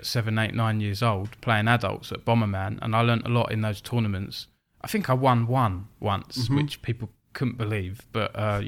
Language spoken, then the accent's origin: English; Billericay, East of England, United Kingdom; Yeah, I had a little game shop near me where I grew up in Billericay.